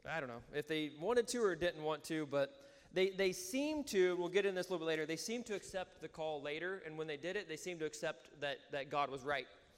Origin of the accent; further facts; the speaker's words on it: Iowa, United States; I don't want to say we're all country folks, but growing up in Iowa, you have a pretty good idea of where you're at, what direction is north, all this stuff.